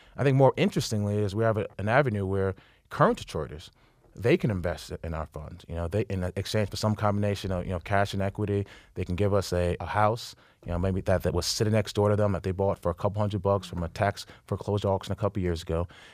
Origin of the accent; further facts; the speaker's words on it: New York City, New York, United States; I grew up in South Jamaica, Queens. You know, went to school in Upper East Side, went to Columbia.